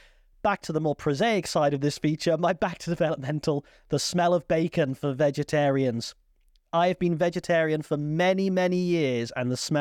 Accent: United Kingdom; As you know, I'm incredibly British

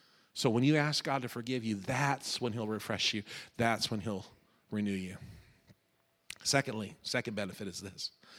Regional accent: South Dakota, United States; I'd never been out of South Dakota before. I was born and raised in South Dakota.

